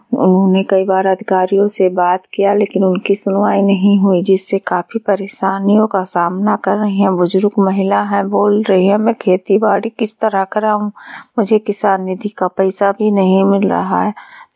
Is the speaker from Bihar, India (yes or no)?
no; Lakharampur, Uttar Pradesh, India; मैं विकास खंड विशेषरगंज से हूँ, ग्राम पंचायत लखारामपुर, गांव लखारामपुर से आई हूँ।